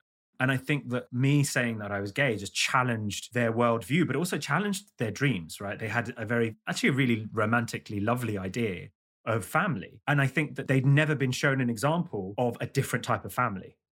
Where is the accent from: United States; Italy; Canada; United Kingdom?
United Kingdom; London; I grew up in London, and London in the early 90s was, the UK was a homophobic place, right?